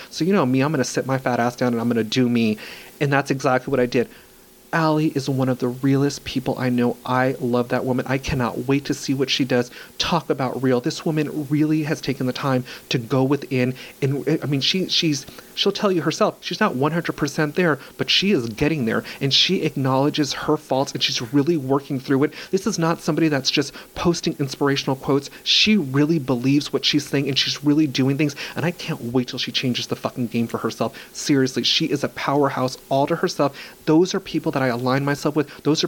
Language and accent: English; Los Angeles, California, United States; born there; He was born in Ohio. I was born in Los Angeles.